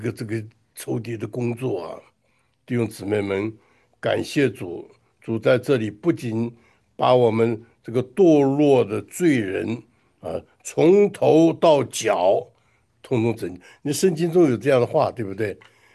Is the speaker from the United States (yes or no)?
yes; United States; 现在我们美国人很可怕